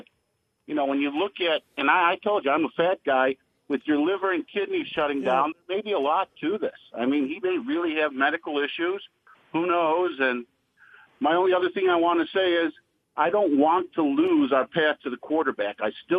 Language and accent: English; Lockport, United States; it was either I grew up in Lockport, actually, and I knew the Mullanes and the Murphys really well.